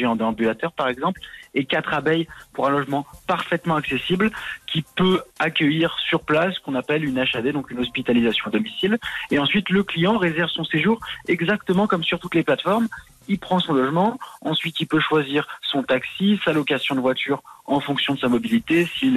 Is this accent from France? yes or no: yes; Lyon, Auvergne-Rhône-Alpes, France; on est lyonnais